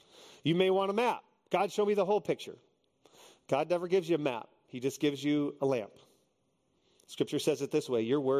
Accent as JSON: {"language": "English", "region": "Texas", "country": "United States", "tie": "born or raised there", "said": "So I grew up in Texas."}